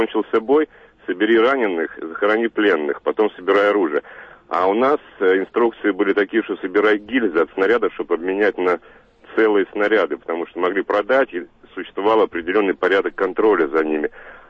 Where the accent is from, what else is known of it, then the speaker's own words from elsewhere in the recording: Russia; для меня Украина – это моя как бы страна бывшая, да, ну, не бывшая, настоящая, хоть я там россиянин, я вот до сих пор не воспринимаю Украину как чужую.